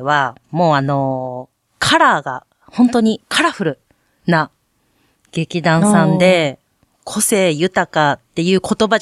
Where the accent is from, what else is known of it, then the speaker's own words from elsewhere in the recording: Fukuoka, Japan; けれども生まれも育ちも福岡県という情報がだいぶ大混乱なんですけれども